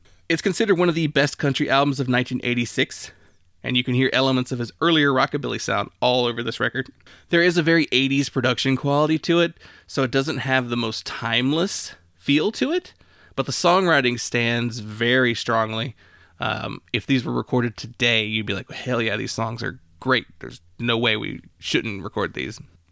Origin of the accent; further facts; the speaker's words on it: the South, United States; I'm from the South, so I have an appreciation for this kind of stuff.